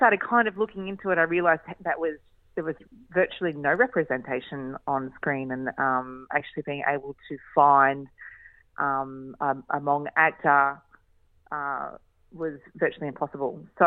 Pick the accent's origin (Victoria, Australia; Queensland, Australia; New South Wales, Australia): Queensland, Australia; Innisfail; I grew up in Innisfail.